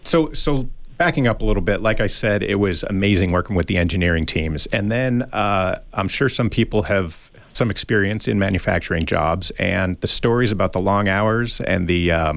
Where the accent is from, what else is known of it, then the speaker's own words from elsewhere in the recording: Buffalo, New York, United States; moved away as an adult; now in Tucson, United States; I moved to Arizona, so I grew up in Buffalo, New York, outside of Buffalo, New York, and I graduated high school and ran away from home with a girl. Ended up in Arizona